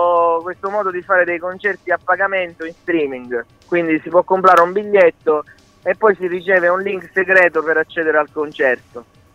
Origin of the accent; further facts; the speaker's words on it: Rosolini, Sicily, Italy; Ci sono io che sono di Rosolini